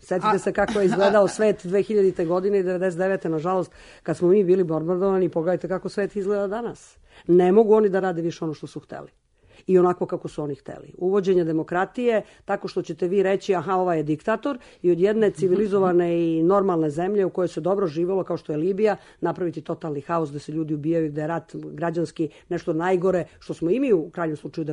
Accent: Serbia; Mi kao Srbi nismo popularni

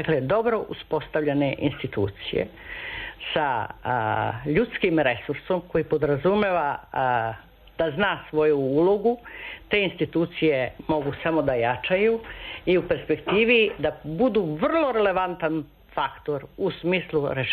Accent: Pristina, Kosovo; Ja dolazim iz Prištine

